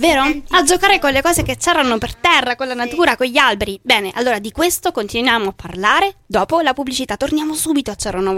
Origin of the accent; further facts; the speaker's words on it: Macerata, Marche, Italy; io che ci sono cresciuta a Macerata